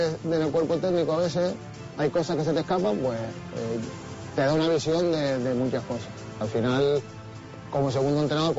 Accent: Candelaria, Canary Islands, Spain; Yo soy de aquí, yo soy de Candelaria

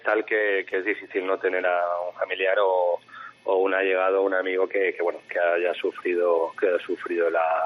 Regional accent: Valencian Community, Spain; como valenciano, y que pase una catástrofe de esta índole en tu tierra, y estando pues desde la distancia

